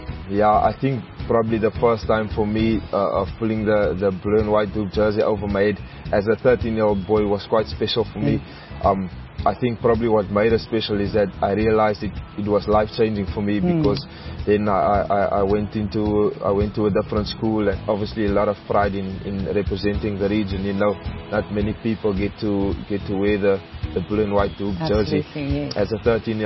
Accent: Cape Town, Western Cape, South Africa; moved away; also born or lived in Pretoria; as a kid growing up in Cape Town, playing for Western Province, then leaving the home, going to Pretoria. I was in Gauteng for about 10 years.

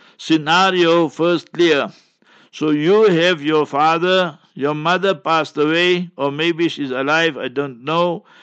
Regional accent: Heidelberg, Baden-Württemberg, Germany; English is a second language; I was a very, very young boy. And in my hometown, Heidelberg, there was a doctor

